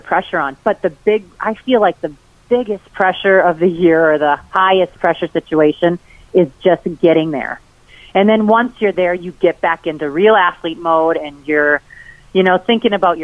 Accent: Dawson, Minnesota, United States; I grew up in Dawson, Minnesota, rural Minnesota, and they put us in everything

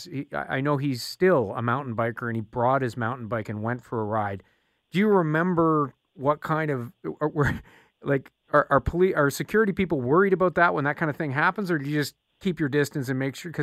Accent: Canada; I lived there for a short time covering California, and it strikes you as a Canadian how big the country is, how important the country is.

